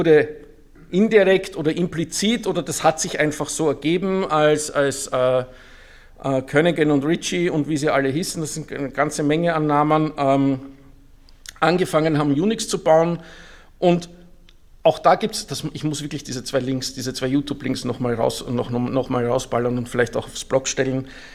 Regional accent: Austria; also, man hört ja auch, ich komme aus Österreich, wir sind da schon einen kleinen Tick weiter

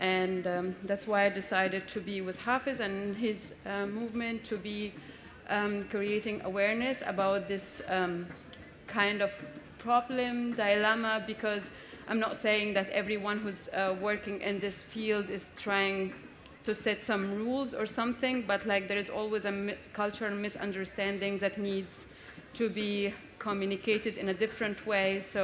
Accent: Egypt; now in Germany; and I come from Egypt.

